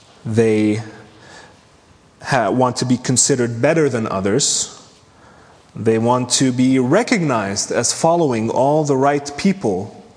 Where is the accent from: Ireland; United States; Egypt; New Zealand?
Egypt; Most of you don't, or a lot of you do know that I'm from Egypt.